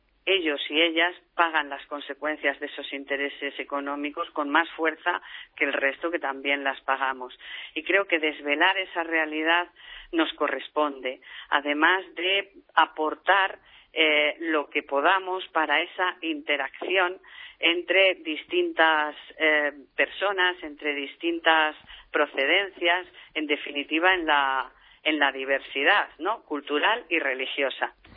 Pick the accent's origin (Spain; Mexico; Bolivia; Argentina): Spain; a ellos, a nosotros, como españoles, a cualquier otra nacionalidad, ¿no?